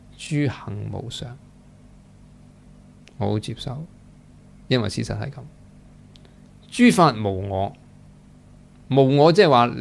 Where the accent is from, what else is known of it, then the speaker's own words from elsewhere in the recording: Hong Kong; 那你我们香港人以为，我们人以为你开心不开心